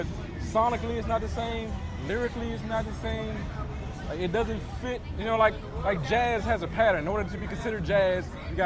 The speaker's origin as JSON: {"language": "English", "town": "Springdale", "region": "Maryland", "country": "United States", "tie": "born or raised there", "said": "Like, I'm from the suburbs of D.C. Like, I grew up in Springdale, Maryland."}